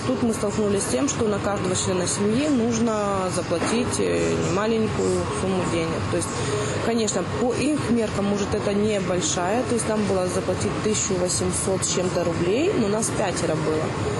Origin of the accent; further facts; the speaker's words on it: Donetsk, Donetsk Oblast, Ukraine; also born or lived in Moscow; now in Russia; Я з Донецька в Москву, з Москви вже сюди.